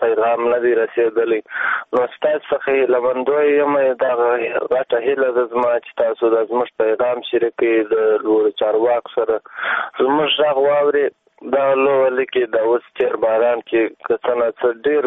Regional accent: Kandahar, Afghanistan; د کندهار ولایت نه مې

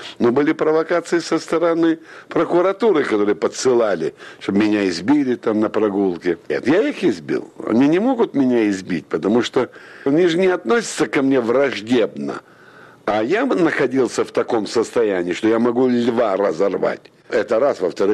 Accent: Kyiv, Ukraine; moved away as an adult; now in Moscow, Russia; Приехал он в Киев, и я единственный, который родился в Киеве. И из Киева я ушел на войну. И вот после войны я вернулся уже в Москву. И жил в Москве.

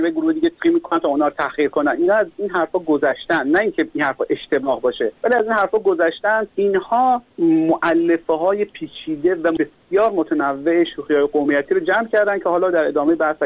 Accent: Khorasan, Iran; born there; مثلا من خودم یه زمان در رابطه با روستاهای خراسان به همون محل زادگاهمون تعریف میکردم

